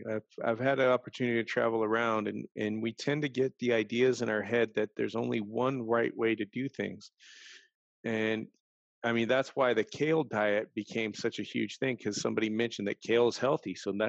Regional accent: Ohio, United States; now in California, United States; I grew up in the country, and I grew up picking, I was originally from Ohio, then transplanted to California. But when I was in Ohio, we grew a lot of our stuff.

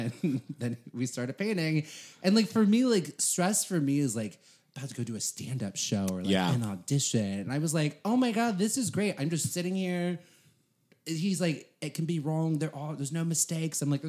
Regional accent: California, United States; And that maybe also because we're from California.

